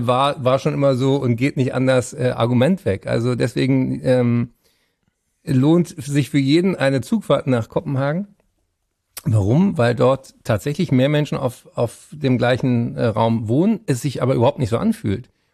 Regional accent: Berlin, Germany; ich bin Berliner

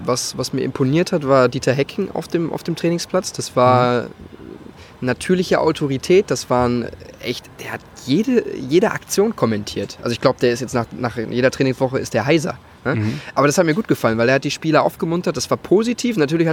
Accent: Gelsenkirchen, North Rhine-Westphalia, Germany; Ich komme aus dem Pott, gebürtig. Gelsenkirchen, wunderschöne Gelsenkirchen.

